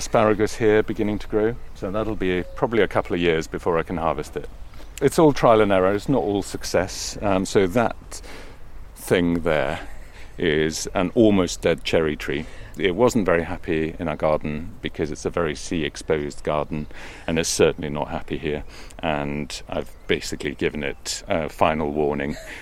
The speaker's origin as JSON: {"language": "English", "country": "Iceland", "said": "So I'm from Iceland and we have colourful houses. My grandmother was from the Faroe Islands"}